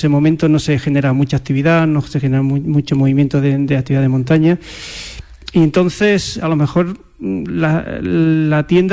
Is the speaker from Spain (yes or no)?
yes; Andalusia, Spain; ¿de dónde sois? Del sur, de Andalucía